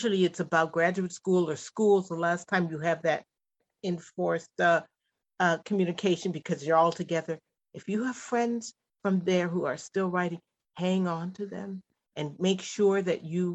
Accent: Ohio, United States; where are the stories about African Americans from the Midwest? I come from Ohio and everything I read was either New York or, you know, the South.

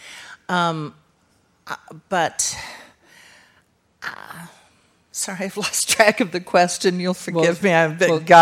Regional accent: Ireland; I grew up in the land of stories, I grew up in Ireland. Everything's a story in Ireland, you know.

